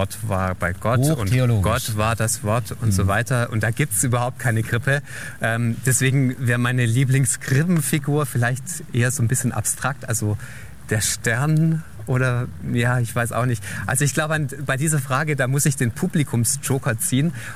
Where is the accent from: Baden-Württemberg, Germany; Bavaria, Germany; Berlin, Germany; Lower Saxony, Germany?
Baden-Württemberg, Germany; Nürtingen; Oder in Nürtingen, da wo ich aufgewachsen bin